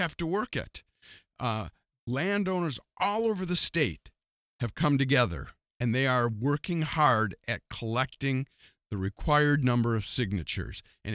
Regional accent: South Dakota, United States; It's their right as an American, as a South Dakotan.

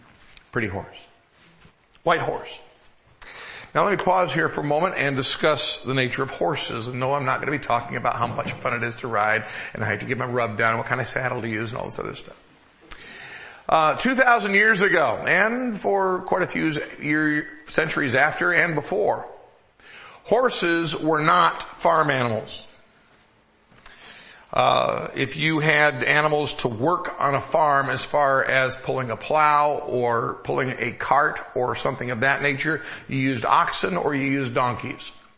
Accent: Michigan, United States; also born or lived in South Carolina; I grew up in the Midwest. I know some of you don't think Michigan's too far east to be the Midwest, but I grew up in Michigan. And I also lived for 9 years in South Carolina

